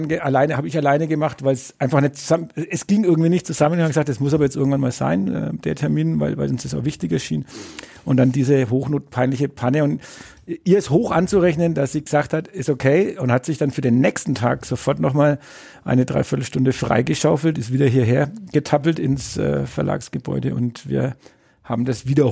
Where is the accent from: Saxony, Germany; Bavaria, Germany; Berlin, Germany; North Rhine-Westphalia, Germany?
Bavaria, Germany; accent: Franconian; meinen fränkischen Dialekt, das wird vielleicht nicht ganz so einfach sein